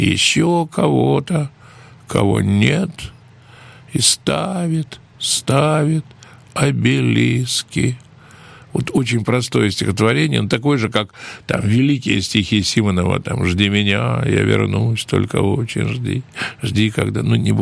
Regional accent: Moscow, Russia; из Москвы

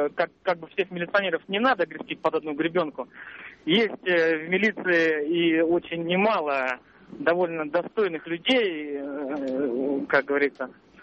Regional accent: Tomsk, Tomsk Oblast, Russia; я из Томска.

